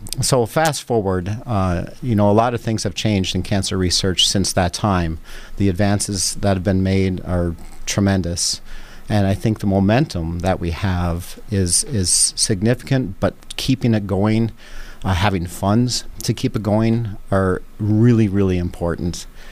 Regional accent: North Dakota, United States; also born or lived in Colorado; I moved here from Colorado. I'm originally from North Dakota, but I moved here in 1998.

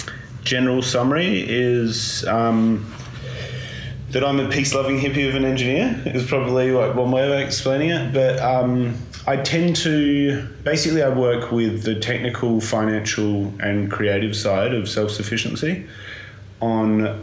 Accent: Adelaide, South Australia, Australia; growing up in Adelaide, there wasn't a lot going on in environmental engineering. Actually not in Australia.

